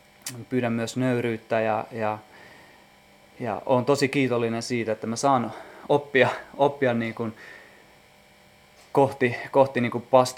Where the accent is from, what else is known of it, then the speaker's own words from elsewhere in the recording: Lahti, Päijät-Häme, Finland; mä oon alun perin itse Lahdesta ja tunnen Reetan. Me ollaan käyty siellä samassa seurakunnassa ja mä oon tullut itse uskoon 2007. Mä oon kristitystä perheestä